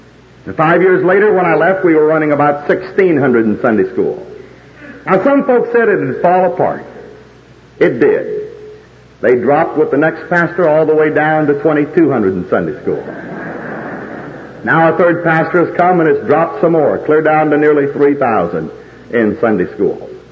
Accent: Oklahoma, United States; now with Oklahoma, and I think it's fitting that this is my home state, the last one.

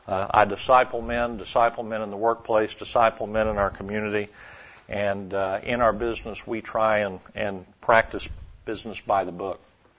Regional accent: Oklahoma City, Oklahoma, United States; I'm from Oklahoma City.

